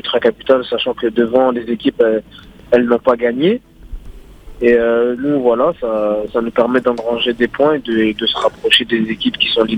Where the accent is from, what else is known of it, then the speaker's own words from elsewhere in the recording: France; servir la France, qui a été mon pays, on va dire, d'accueil, d'adoption, et là où j'ai grandi, où j'ai fait ma vie aussi